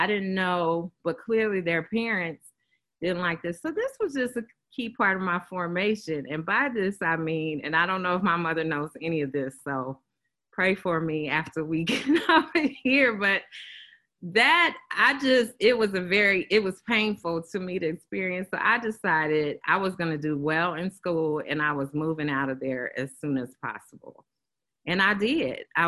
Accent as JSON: {"language": "English", "town": "Kansas City", "region": "Missouri", "country": "United States", "tie": "born or raised there", "said": "I come from Missouri, and I'm glad my mom's on the line. And one of the things, I grew up in Kansas City, Missouri"}